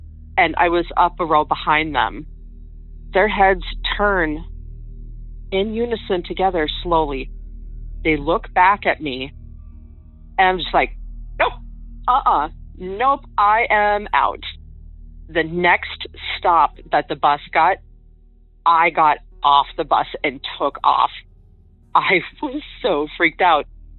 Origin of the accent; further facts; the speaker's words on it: North Dakota, United States; I'm from North Dakota.